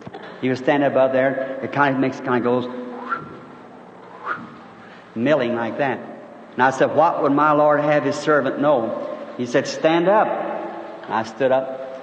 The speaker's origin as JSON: {"language": "English", "region": "Kentucky", "country": "United States", "tie": "born there", "said": "And I'll never forget it. I was born in Kentucky."}